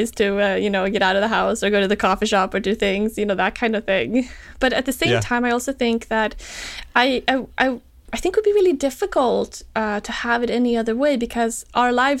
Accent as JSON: {"language": "English", "country": "Sweden", "tie": "born or raised there", "moved": "yes", "said": "I remember when I grew up in Sweden when I was young, I was always looking to get out"}